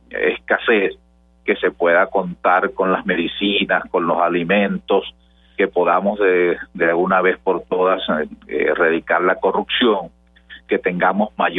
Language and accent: Spanish; Venezuela; la situación en mi país en este momento es más difícil que el año pasado